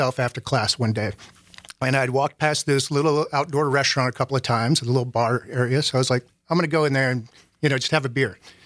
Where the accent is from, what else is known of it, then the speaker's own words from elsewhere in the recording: Wisconsin, United States; I was like, "I'm from Wisconsin."